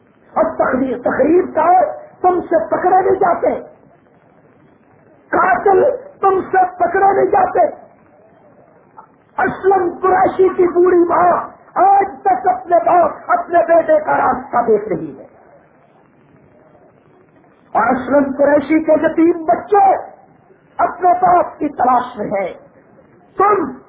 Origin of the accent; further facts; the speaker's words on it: Samundri, Punjab, Pakistan; فیصل آباد میرا ضلع ہے، وہاں کل صبح 4 بجے ڈی سی صاحب کا پیغام ہمارے سمندری میں ملا کہ آپ اپنے ضلع میں داخل نہیں ہو سکتے۔